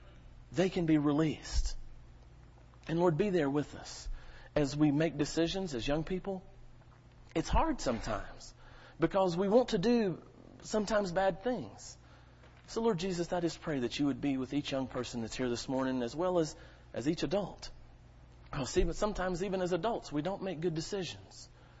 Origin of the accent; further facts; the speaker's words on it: the South, United States; And growing up in the South, you hear so much about Southern hospitality, right?